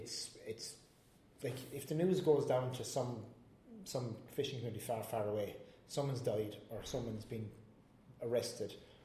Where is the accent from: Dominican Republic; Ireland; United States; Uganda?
Ireland; Munster; and I'm from inland. I'm from Tipperary, we're surrounded by mountains, not water